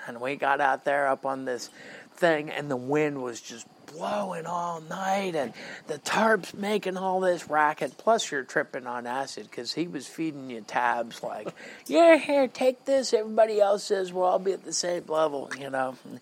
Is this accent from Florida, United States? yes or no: yes; Hollywood, Florida, United States; Hollywood, born in Hollywood, and parents moved around a lot, so I had a lot of Southern influence, mostly food wise.